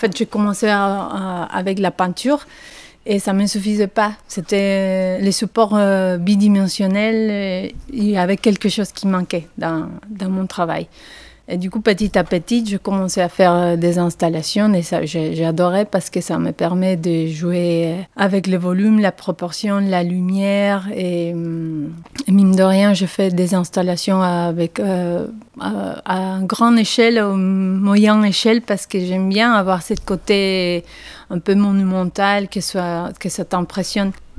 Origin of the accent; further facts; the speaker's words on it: La Paz, Bolivia; born there; French is a second language; je suis bolivienne, artiste et architecte. Je suis née à La Paz, une ville au plein cœur de la cordillère des Andes, à 4000 mètres d'altitude.